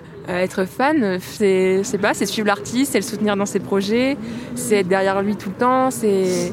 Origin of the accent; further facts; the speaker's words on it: Poitiers, Nouvelle-Aquitaine, France; j'ai 21 ans, je suis de Poitiers